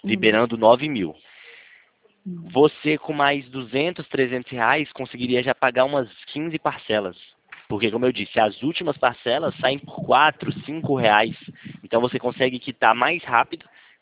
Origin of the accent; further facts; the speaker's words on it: Limeira, São Paulo, Brazil; eu sou de São Paulo, Limeira, São Paulo.